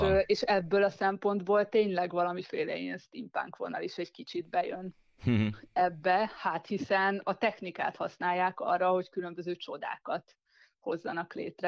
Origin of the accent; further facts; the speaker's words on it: Szeged, Csongrád-Csanád, Hungary; holott nem itt születtem, én Szegedről származom